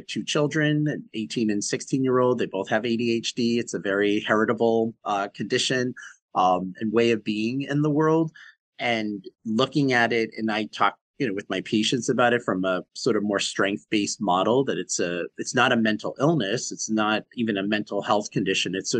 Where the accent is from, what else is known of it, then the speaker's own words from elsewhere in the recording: Boston, Massachusetts, United States; where I was born and raised in Boston. I'm a Bostonian through and through.